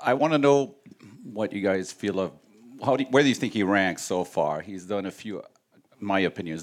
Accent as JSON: {"language": "English", "town": "Quebec City", "region": "Quebec", "country": "Canada", "said": "Canada, Quebec."}